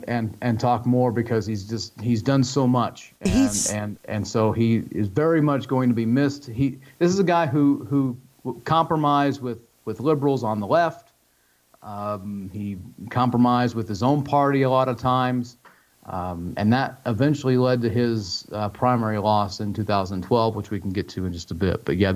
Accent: Indiana, United States; You know, I grew up in Southwest Indiana, and I spent a lot of my time there as a young man and growing up and all that.

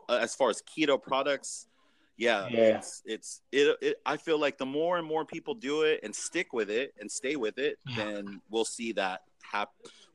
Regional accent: Seattle, Washington, United States; Yeah, we're from Seattle.

